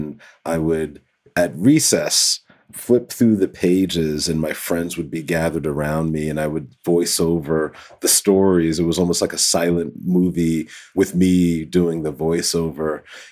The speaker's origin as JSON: {"language": "English", "town": "New York City", "region": "New York", "country": "United States", "tie": "born or raised there", "said": "Yeah, so I am from New York City. I grew up in the Bronx, New York, the boogie down Bronx."}